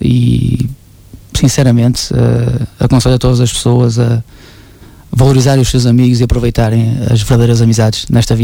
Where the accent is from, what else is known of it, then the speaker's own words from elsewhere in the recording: Esmoriz, Aveiro, Portugal; also born or lived in Espinho; Eu venho de Esmoriz, que é uma cidade aqui perto, como estava a dizer